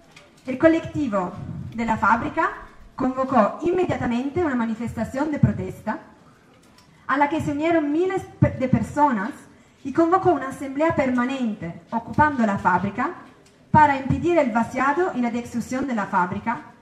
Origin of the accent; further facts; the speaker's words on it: Italy; Spanish is a second language; venimos de Italia.